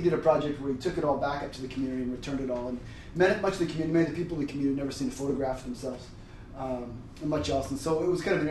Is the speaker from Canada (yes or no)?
yes; Vancouver, British Columbia, Canada; I'm from Vancouver.